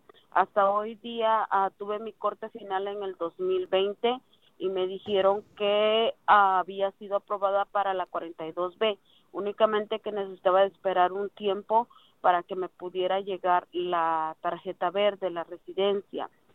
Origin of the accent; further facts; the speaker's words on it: Guatemala; moved away; Para ese entonces yo tenía 15 años de estar en el país. Yo soy del país de Guatemala